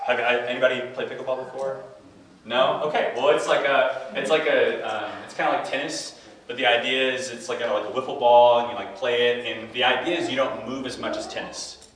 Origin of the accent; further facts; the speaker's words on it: Missouri, United States; And I'm originally from Missouri, so my friends and I, we kind of were known as the Missouri boys.